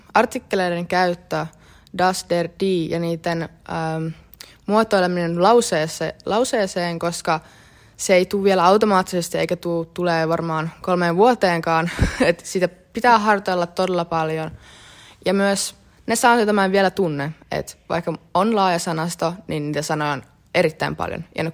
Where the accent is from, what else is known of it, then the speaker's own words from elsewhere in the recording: Hämeenlinna, Kanta-Häme, Finland; Mä oon syntynyt Hämeenlinnassa ja aina asunut siellä. Mun Äiti on venäläinen, syntynyt Neuvostoliiton aikaa Virossa, joten kaikki mun sukulaiset on Virosta. Mutta isä on syntynyt Oulussa, Jäälissä, tämmöisessä pienessä kylässä